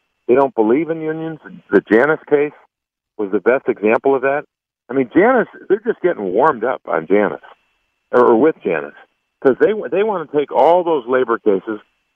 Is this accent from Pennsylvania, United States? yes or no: yes; Pennsylvania, United States; Look, I grew up in Pennsylvania in politics.